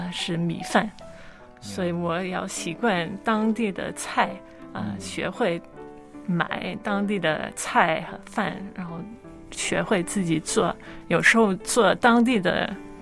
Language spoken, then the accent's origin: Chinese; Scotland, United Kingdom; Chinese is a second language; now in China; 大家听到我的口音大概能听出来我不是中国本地人，我来自西方，来自苏格兰。我是很早来到中国，首先是上学学中文，